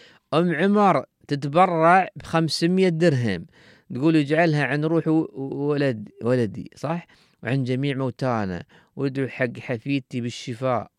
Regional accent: Dubai, United Arab Emirates; نعم نحن إماراتيين، حد يسألني طبعا عن طريق التيك توك يقول نحن من الإمارات، نعم من دبي، من دبي نحن برنامج من دبي.

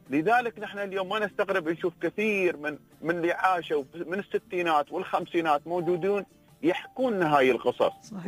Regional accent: United Arab Emirates; نحن كمجتمع إماراتي

